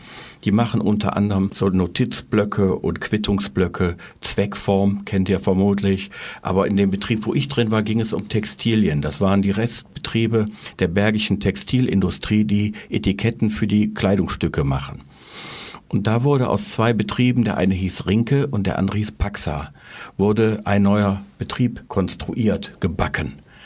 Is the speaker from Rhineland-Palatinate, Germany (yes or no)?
no; North Rhine-Westphalia, Germany; accent: Ruhr; Wie man meiner Sprache anhört, komme ich aus dem Ruhrgebiet.